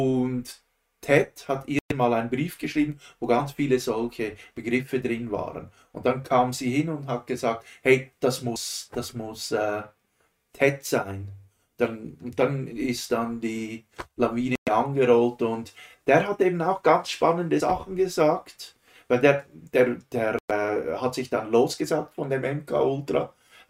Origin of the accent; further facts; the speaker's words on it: Switzerland; bei uns in der Schweiz sagt man, es ist so eine Redewendung